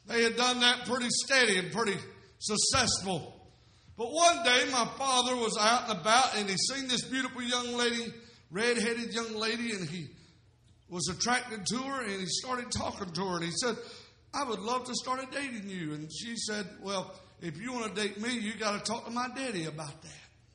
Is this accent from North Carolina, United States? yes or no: no; Dawsonville, Georgia, United States; I'm from Dawsonville, Georgia. Yes, that's where racing car Bill Elliott is from.